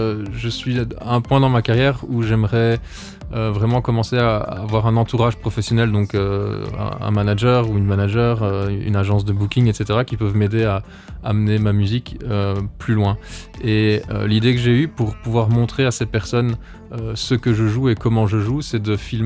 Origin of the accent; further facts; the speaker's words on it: Andenne, Wallonia, Belgium; Moi je viens d'Andenne, donc oui, c'est entre Namur et Liège.